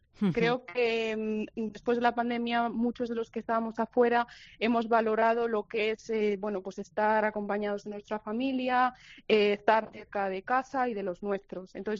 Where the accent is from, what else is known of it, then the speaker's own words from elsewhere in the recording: Valladolid, Castile and León, Spain; Valladolid es mi tierra, es donde están mis raíces y además es donde reside mi familia. Entonces, bueno, cuando yo llevas 5 años viviendo en el extranjero